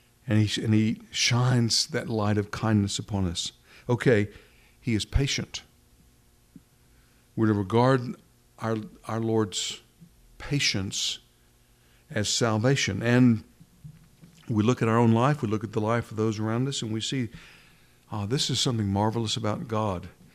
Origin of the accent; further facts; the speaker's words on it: New Orleans, Louisiana, United States; I guess it's still going on, maybe not, but I grew up partly in New Orleans. We go to the Mardi Gras parade. That's part of my youth.